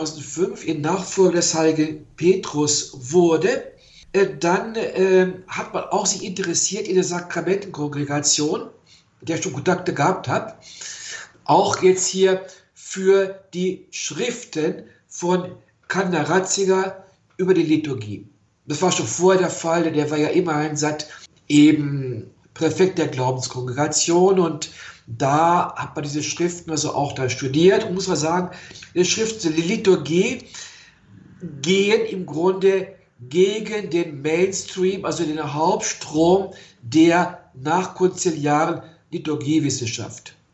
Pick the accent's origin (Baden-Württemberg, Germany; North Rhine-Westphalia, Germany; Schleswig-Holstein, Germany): North Rhine-Westphalia, Germany; Paderborn; now in Munich, Germany; Also ich komme aus dem Bistum Paderborn in Deutschland.